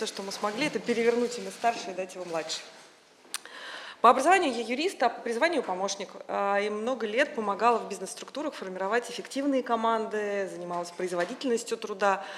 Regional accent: Saint Petersburg, Russia; я из Санкт-Петербурга.

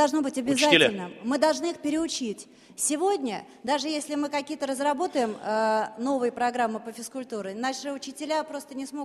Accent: Saint Petersburg, Russia; now in Moscow, Russia; я из Санкт-Петербурга, но так же, как и вы, живу в Москве.

